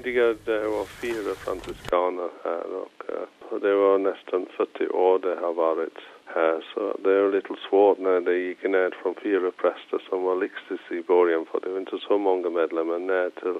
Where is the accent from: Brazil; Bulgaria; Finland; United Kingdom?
United Kingdom; England; now in Sweden; Jag kommer från England ursprungligen. Jag kom till Sverige 1985.